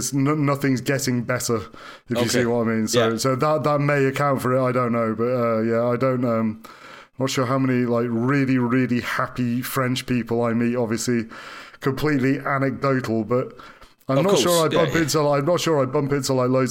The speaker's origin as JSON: {"language": "English", "region": "Wales", "country": "United Kingdom", "tie": "born or raised there", "also_born_or_lived": "Nottingham", "said": "I went to school in Britain, as Mike did. I was born in 1973, so I went to school in North Wales. I was born in Nottingham, and then I moved to North Wales."}